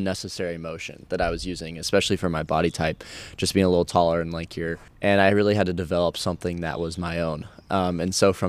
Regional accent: Oregon, United States; growing up in the Northwest, we're kind of in the valley where Portland is, between the Cascade Mountain Range and the coast.

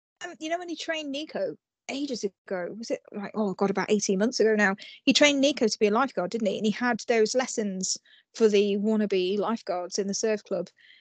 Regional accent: Coventry, West Midlands, United Kingdom; I'm from Coventry. It's in my blood.

